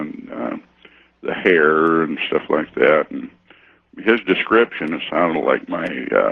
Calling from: Aberdeen, Washington, United States; I'm calling from Aberdeen, Washington.

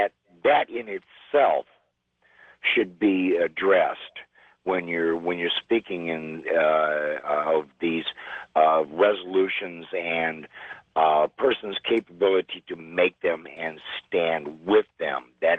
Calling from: Elmira, New York, United States; Elmira, New York.

